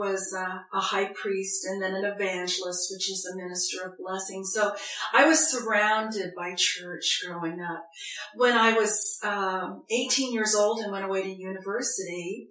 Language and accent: English; Independence, Missouri, United States; also born or lived in Saskatoon, Canada; I was born in Independence, Missouri. My father was a missionary elder at the time who was working for the church. And so when I was 6 weeks old, they took me to Saskatoon, Saskatchewan. And I was raised there a little bit, but most of my life I lived in Independence, Missouri